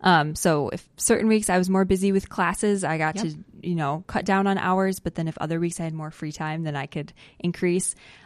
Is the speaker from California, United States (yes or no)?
no; Concord, Michigan, United States; now in Grand Rapids, United States; Yeah, so I'm originally from Concord, Michigan, and about 5 or 6 years ago, I moved up to Grand Rapids to go to Grand Valley.